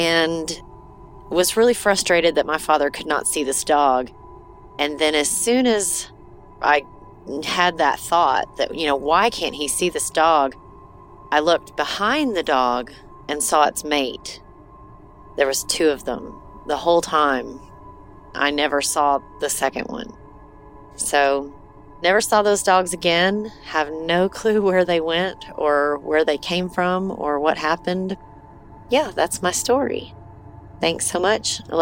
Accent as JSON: {"language": "English", "town": "Knoxville", "region": "Tennessee", "country": "United States", "said": "I am from Knoxville, Tennessee, and I had a story for you."}